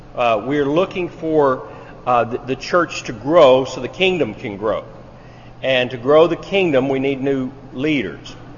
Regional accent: Tennessee, United States; And that's not just because I come from Tennessee and I now live in Kentucky.

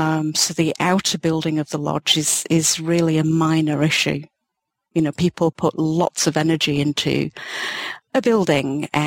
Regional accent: Yorkshire and the Humber, United Kingdom; I'm from Yorkshire.

